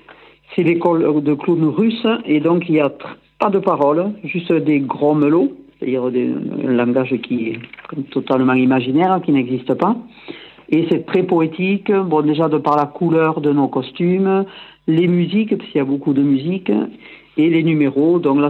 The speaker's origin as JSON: {"language": "French", "town": "Bioul", "region": "Wallonia", "country": "Belgium", "said": "Et nous sommes de Bioul."}